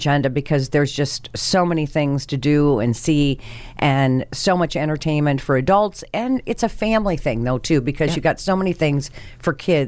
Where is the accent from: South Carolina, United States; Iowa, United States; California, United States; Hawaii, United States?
Iowa, United States; And you see, I came from Iowa, so it brings me kind of back to my roots.